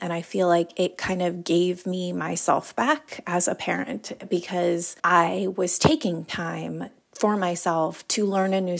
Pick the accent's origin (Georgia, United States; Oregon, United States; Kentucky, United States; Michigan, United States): Oregon, United States; Portland; I'm from Portland, Oregon